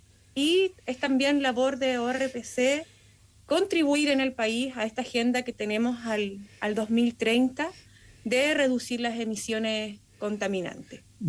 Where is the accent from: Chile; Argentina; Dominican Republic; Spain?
Chile; Patagonia; como yo creo que como todo chileno y patagón, tenemos un cierto temor